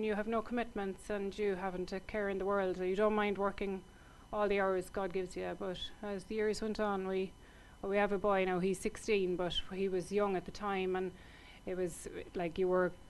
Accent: Cork, Munster, Ireland; I worked in a few different establishments in Cork, because I'm originally from Cork.

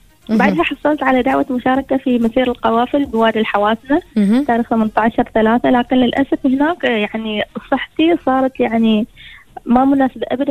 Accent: Oman; وأنا عمانية

